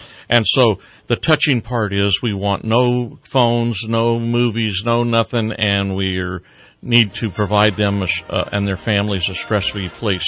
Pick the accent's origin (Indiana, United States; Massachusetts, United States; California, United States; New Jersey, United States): California, United States; Mount Shasta; I have a friend that I grew up with in Mount Shasta